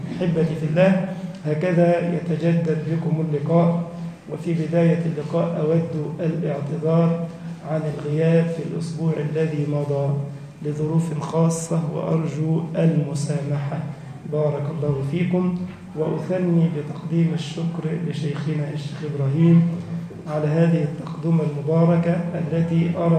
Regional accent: Egypt; اللهم انشر أمنك وأمانك في بلدنا مصر

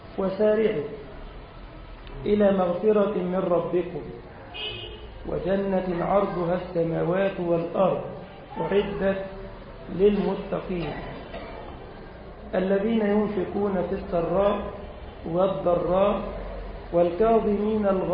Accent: Egypt; اللهم اجعل بلدنا مصر أمنا وأمانا واطمئنانا

